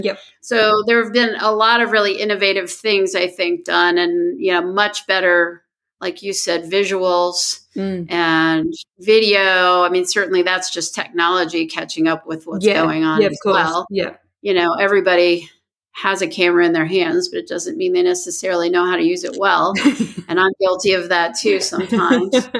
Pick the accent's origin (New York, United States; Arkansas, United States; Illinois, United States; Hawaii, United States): New York, United States; growing up near New York City, you would go to the Met to see something infamous.